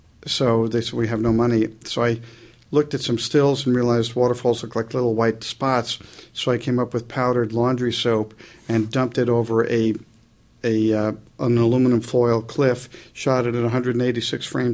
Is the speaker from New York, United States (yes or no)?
yes; New York, United States; When I was little, growing up in New York, I was doing storyboards before I knew what they were.